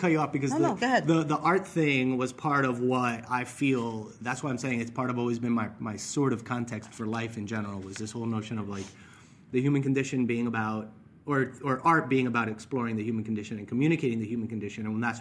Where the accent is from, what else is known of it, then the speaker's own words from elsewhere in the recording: Miami, Florida, United States; I grew up in Miami. My family's Cuban. I was part of that wave of 60s exodus and exile. So grew up in Miami